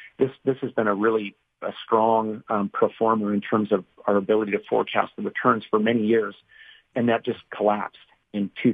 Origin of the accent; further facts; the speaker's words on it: Arlington, Washington, United States; I was born on up in Arlington, you know, up near guys' country and grew up on the Stilly.